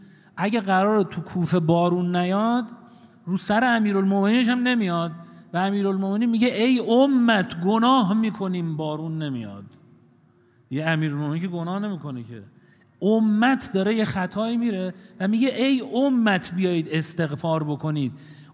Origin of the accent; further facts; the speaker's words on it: Iran; ما الان ایرانی هستیم، قوم ایرانی. خب ما الان یه قومیم، ایرانیم.